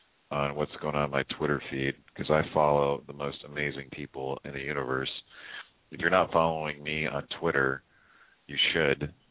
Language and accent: English; California, United States; People call into the show and bother me and try to tease me and say I'm gay because I'm from the Bay. I'm in the Bay.